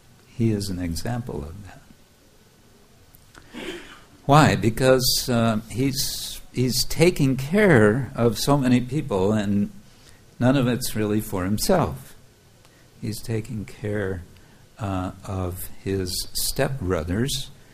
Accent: United States; We always learned when I was growing up in America, it was all about, you know, the glories of the American Revolution

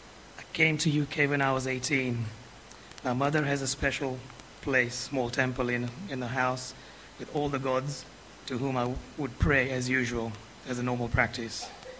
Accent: India; English is a second language; I was born and brought up in Bharatvarsh, India. My family is vegetarian.

